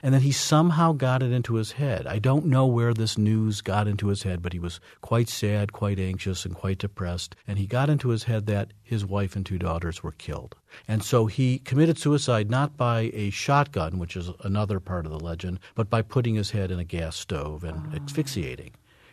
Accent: Detroit, Michigan, United States; at least I recall growing up in Detroit.

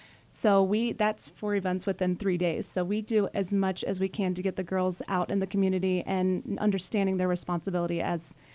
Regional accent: Florida, United States; I'm from Florida, so cheer is very big and competitive in the state of Florida.

